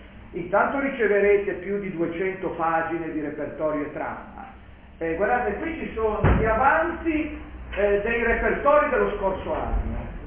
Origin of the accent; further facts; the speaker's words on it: Liguria, Italy; da buon ligure ci si ricorda dei centesimi